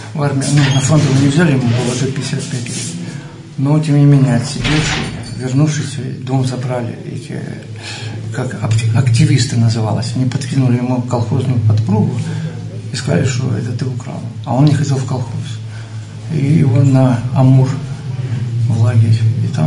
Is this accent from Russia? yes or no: no; Ukraine; Я украинец, и я как бы советский украинец. Потому что мы родились в Советском Союзе